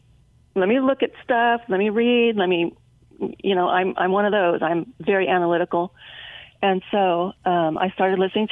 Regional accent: California, United States; now in Missouri, United States; I live in Missouri. I grew up in California, so most of my family is in California.

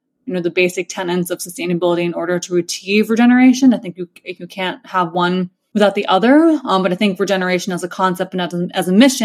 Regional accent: New York, United States; also born or lived in Hong Kong; My parents are both from Hong Kong, but I was born in New York. So I spent much of my childhood going between New York and Hong Kong.

